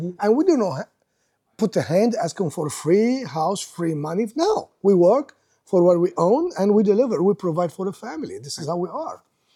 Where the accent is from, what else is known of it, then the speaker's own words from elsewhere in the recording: Lebanon; English is a second language; moved away as an adult; now in United States; So because I'm coming from Lebanon, I'm an architect. I'm gonna be architect in America.